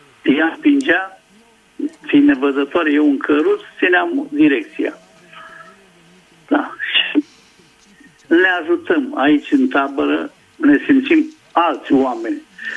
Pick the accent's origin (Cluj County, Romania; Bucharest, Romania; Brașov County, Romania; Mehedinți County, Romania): Bucharest, Romania; și sunt din București.